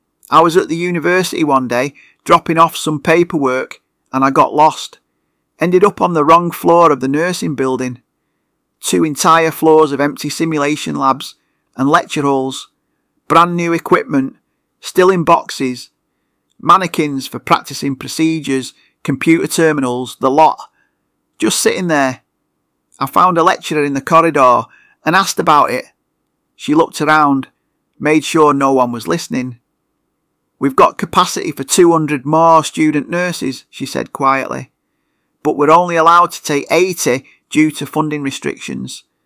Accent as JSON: {"language": "English", "town": "Eccles", "region": "North West England", "country": "United Kingdom", "tie": "born or raised there", "said": "I grew up in Eccles thinking I'd follow my dad into plumbing. Left school at 16, learned the trade, decent money, steady work."}